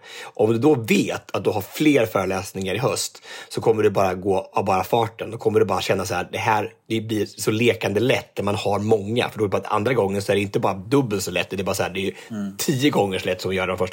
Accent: Örebro, Örebro County, Sweden; Och så häftigt att få göra hemma i Örebro, ändå i den region jag kommer ifrån.

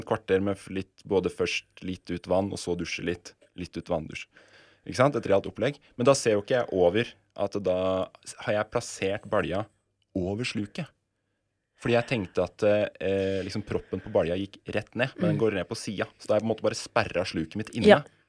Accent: Gjøvik, Innlandet, Norway; Da jeg bodde hjemme på Gjøvik enda, og syntes Oslo var litt skummelt

